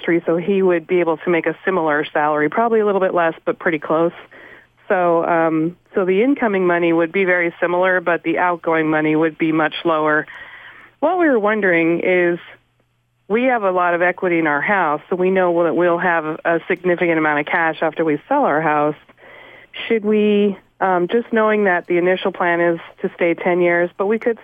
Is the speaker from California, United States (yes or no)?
yes; California, United States; moved away as an adult; I'm not from New England. I'm originally from California.